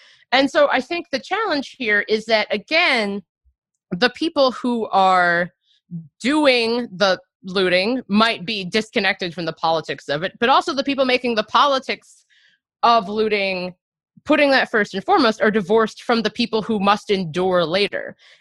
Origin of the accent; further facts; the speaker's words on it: Cincinnati, Ohio, United States; when I was in eighth grade, it was April 2001, and I grew up in Cincinnati, Ohio